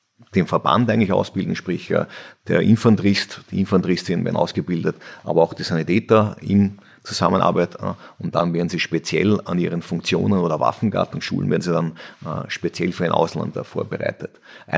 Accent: Austria; bei uns in Österreich als Beispiel für 40 Kilometer würden wir in Österreich, sagen wir zu Hause, eine Stunde vielleicht brauchen

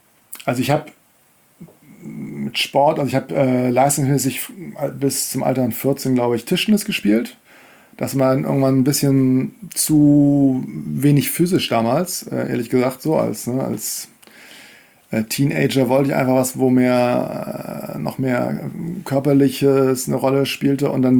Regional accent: Kiel, Schleswig-Holstein, Germany; ich bin in Kiel aufgewachsen.

